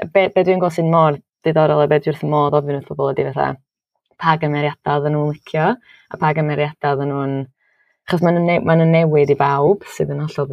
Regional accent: Wales, United Kingdom; dwi'n gwybod pwy dwi'n Cymraes

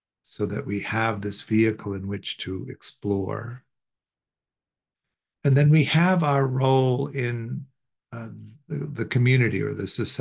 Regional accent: Evanston, Illinois, United States; In the town I grew up in Evanston, Illinois, the school systems, like they often are in the US, are based on property taxes.

